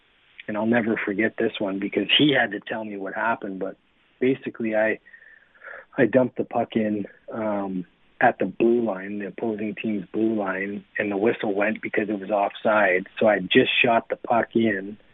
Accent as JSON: {"language": "English", "town": "Lethbridge", "region": "Alberta", "country": "Canada", "tie": "born or raised there", "said": "So I grew up just outside of Lethbridge, Alberta"}